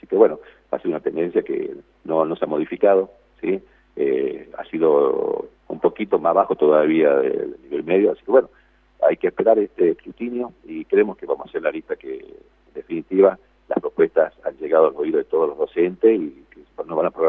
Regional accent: Libertador General San Martín, Argentina; Caso mío, vengo de Libertador General San Martín.

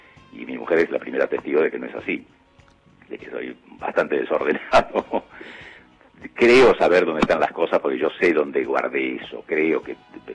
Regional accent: Argentina; also born or lived in Spain; No, yo soy argentino, más o menos … que se pierden en la selva tucumana

